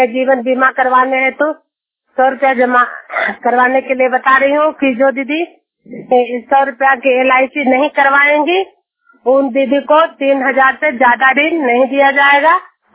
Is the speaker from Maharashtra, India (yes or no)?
no; Juniyar, Bihar, India; मैं नालंदा जिला के हिलसा प्रखंड जुनियर गांव की निवासी हूँ।